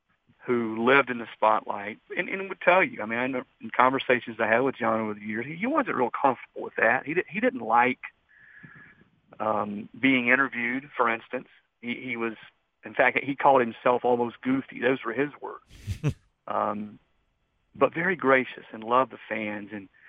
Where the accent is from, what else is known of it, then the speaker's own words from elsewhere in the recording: North Carolina, United States; also born or lived in Tennessee; I'm a little bit different because I didn't grow up in Tennessee. I grew up in the Carolinas, just outside Charlotte.